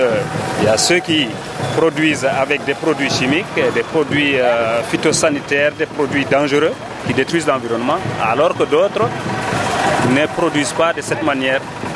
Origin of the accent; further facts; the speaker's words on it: Chad; Je suis du Tchad et je suis agriculteur.